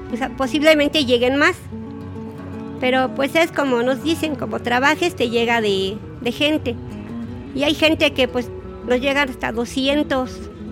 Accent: Ecatepec, State of Mexico, Mexico; Vengo de Ecatepec, Estado de México.

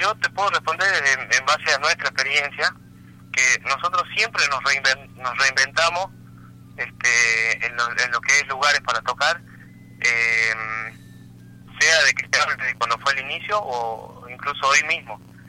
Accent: Jujuy, Argentina; now in Córdoba, Argentina; Yo soy jujeño porque soy jujeño y mi raíz está allá... y me crié allá, y mis costumbres, la mayoría, son adquiridas en el norte, pero mi familia, mis hijos son cordobeses

